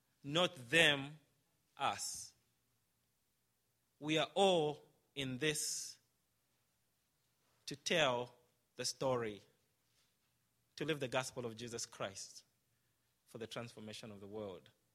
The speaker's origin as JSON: {"language": "English", "country": "Zambia", "tie": "born there", "said": "I was born in Zambia, just across the border from Zimbabwe"}